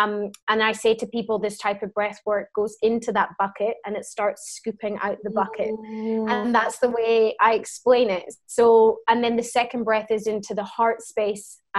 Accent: Scotland, United Kingdom; moved away as an adult; now in Melbourne, Australia; and I come from Scotland. Mm-hmm. Moved to Melbourne about 10 years ago

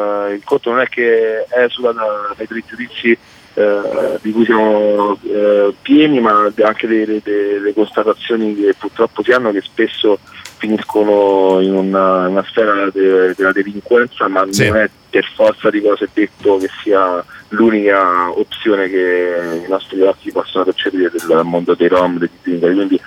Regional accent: Frascati, Lazio, Italy; Sì, sono di Frascati, sto appoggiato là.

